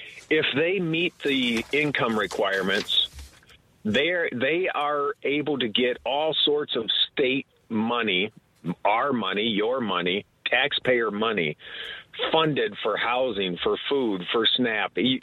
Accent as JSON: {"language": "English", "town": "Exeter", "region": "Michigan", "country": "United States", "tie": "born or raised there", "said": "Right down the road from Gruber Road. I grew up in Exeter, right around the corner from Gruber."}